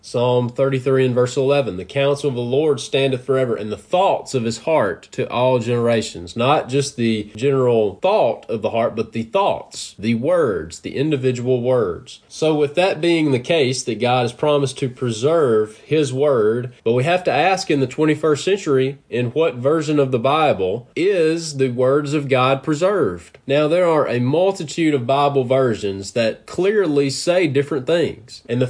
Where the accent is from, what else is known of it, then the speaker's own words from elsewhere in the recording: United States; because I'm American and I'm English, so that's the language that I speak.